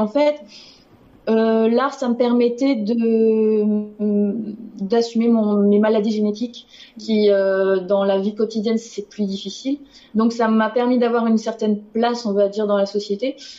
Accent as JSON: {"language": "French", "region": "Hauts-de-France", "country": "France", "lives_now": "Paris, France", "said": "Je viens du Nord à l'origine et je suis arrivée à Paris en 2017"}